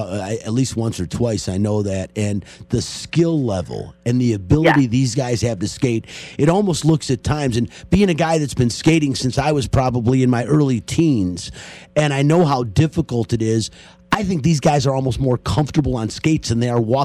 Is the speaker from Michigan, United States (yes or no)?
yes; Detroit, Michigan, United States; And I'm from Detroit, which is hockey town, but there was never a need to bring it up.